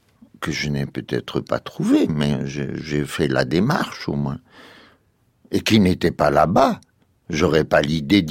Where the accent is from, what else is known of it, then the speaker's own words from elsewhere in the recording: Béchar, Béchar Province, Algeria; now in Paris, France; et moi je venais de Colombéchard